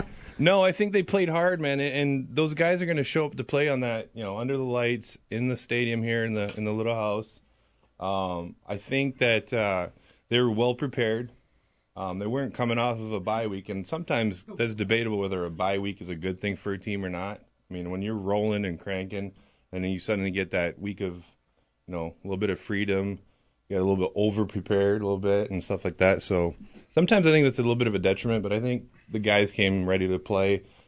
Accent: Canada; Listen, I'm not going to put anybody on blast, especially being Canadian.

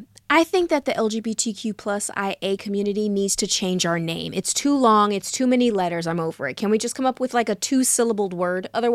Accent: Atlanta, Georgia, United States; born there; I was born in Atlanta, so humidity and all that, like I can handle it.

